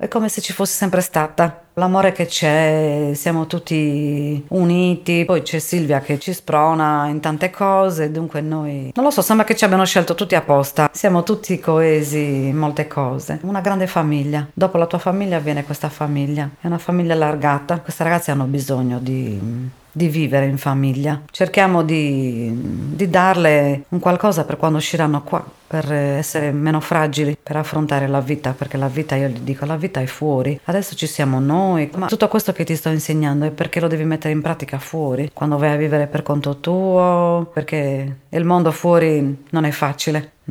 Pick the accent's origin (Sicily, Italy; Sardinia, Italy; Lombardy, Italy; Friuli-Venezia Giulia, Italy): Sardinia, Italy; Assemini; Io sono di Assemini